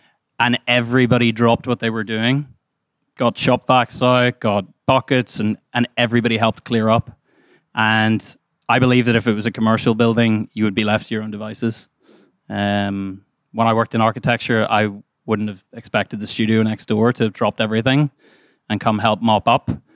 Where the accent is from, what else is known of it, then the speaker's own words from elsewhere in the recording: Ireland; and I'm Irish